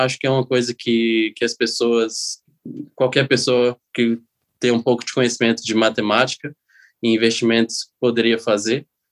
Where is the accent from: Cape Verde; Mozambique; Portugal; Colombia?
Portugal; moved away as an adult; also born or lived in Brazil; now in Luxembourg; eu sou brasileiro, eu fui viver para Portugal com 4 anos de idade